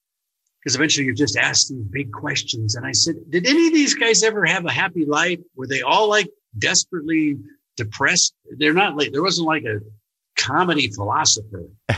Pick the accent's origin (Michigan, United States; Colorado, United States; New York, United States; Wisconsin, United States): Colorado, United States; Denver; I grew up in Denver when I was a kid.